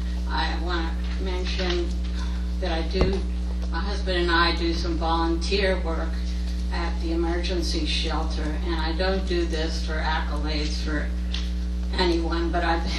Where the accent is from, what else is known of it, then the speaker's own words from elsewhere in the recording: Arlington, Virginia, United States; now in Lehigh Valley, United States; I'm from Arlington, Virginia. I've lived here since 1970 in the Lehigh Valley, and I'm near the Hill to Hill Bridge